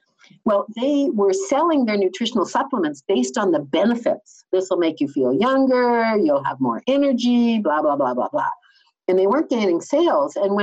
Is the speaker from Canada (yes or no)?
yes; Canada; also born or lived in United Kingdom; Being a Canadian and also British, I would agree with that.